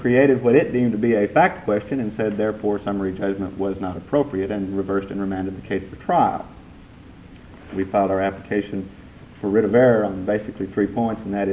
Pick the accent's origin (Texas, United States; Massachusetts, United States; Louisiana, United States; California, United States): Texas, United States; Beaumont; I'm an attorney from Beaumont, Texas